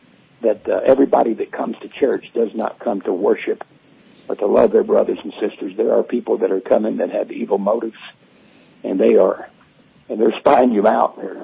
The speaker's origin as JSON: {"language": "English", "region": "Arkansas", "country": "United States", "tie": "born or raised there", "said": "Well, I was born and raised in Arkansas, and I became a minister in 1973, started preaching."}